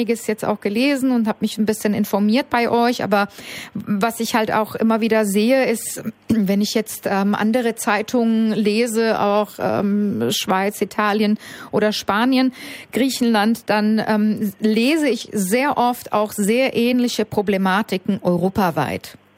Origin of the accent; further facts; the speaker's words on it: Hesse, Germany; Ich kann natürlich sagen, ich bin Hessin. Ich babble halt auch mal ein bisschen Hessisch, was ich sehr schick finde übrigens. Ich mag Hessisch sehr gerne.